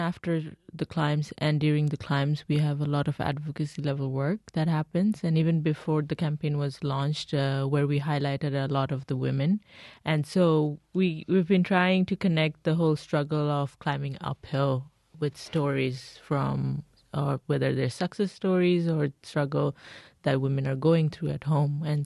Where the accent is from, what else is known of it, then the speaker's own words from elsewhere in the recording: Bangladesh; English is a second language; And I grew up in Bangladesh, and just given that it's a very predominantly Muslim society and very patriarchal